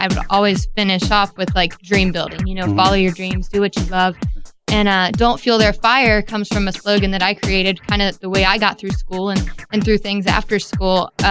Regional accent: Virginia Beach, Virginia, United States; That one, I grew up around Virginia Beach area and going on vacation in the Carolinas on the East Coast.

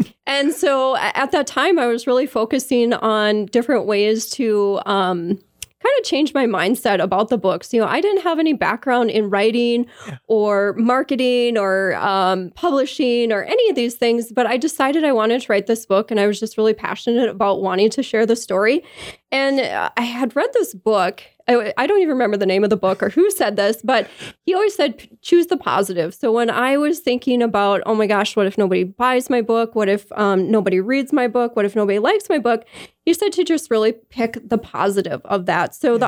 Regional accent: Bismarck, North Dakota, United States; I'm originally from Bismarck

